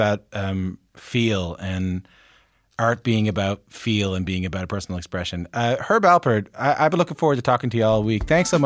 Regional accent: Newfoundland and Labrador, Canada; it's probably that I'm from Newfoundland and Labrador.

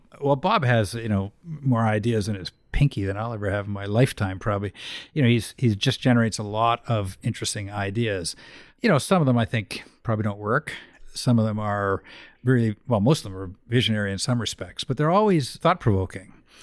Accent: Vancouver, British Columbia, Canada; I think some people know who I am anyway. I grew up in East Vancouver and I'm still living there.

